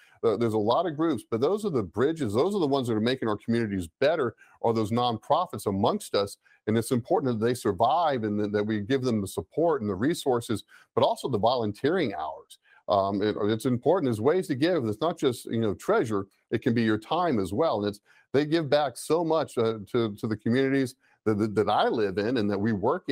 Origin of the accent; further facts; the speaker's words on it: Gainesville, Florida, United States; I grew up in the Boys and Girls Club in Gainesville, Florida.